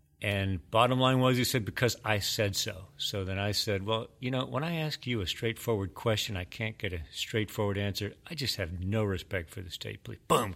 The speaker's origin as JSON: {"language": "English", "region": "California", "country": "United States", "said": "I'm from California, but I got sent to Boston in the heyday of these consumer boycotts"}